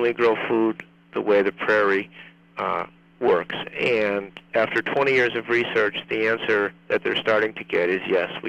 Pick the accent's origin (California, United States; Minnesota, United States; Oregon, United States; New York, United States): New York, United States; Schenectady; But I grew up in Schenectady, New York, and I go down to visit my family